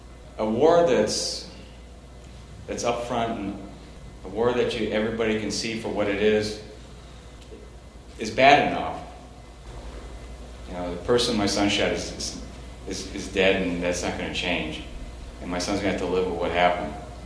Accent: Milwaukee, Wisconsin, United States; I'm from Milwaukee.

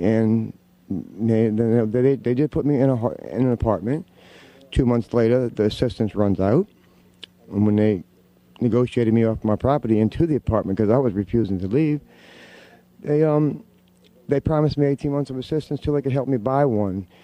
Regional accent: Waveland, Mississippi, United States; I'm from Waveland down here, where y'all are broadcasting, next to Pass Christian.

